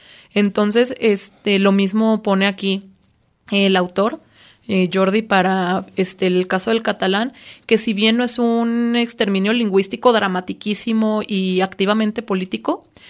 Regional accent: Mexico; también es bien importante para nosotros como mexicanos

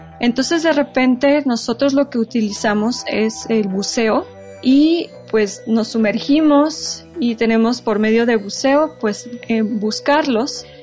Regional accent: Oaxaca, Mexico; Yo soy de Oaxaca, entonces esto me enorgullece mucho

